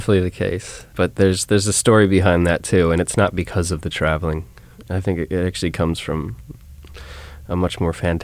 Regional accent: Santa Fe, New Mexico, United States; But I think it comes from growing up in Santa Fe, actually.

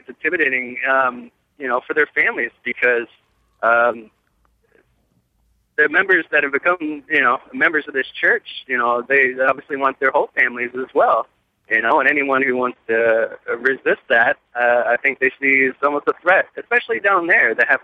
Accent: Clearwater, Florida, United States; I grew up in Clearwater, Florida, where the Church of Scientology is a huge face there.

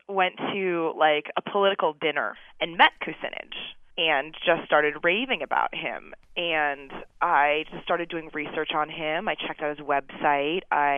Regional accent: Los Angeles, California, United States; You know, this is my summer at home. I'm from Los Angeles.

